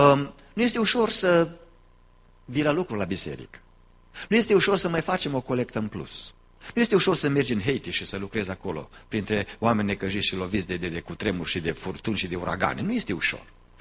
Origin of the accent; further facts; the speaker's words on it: Romania; born there; noi, în casa noastră, așa ne-am născut, acolo în România, așa s-a născut soția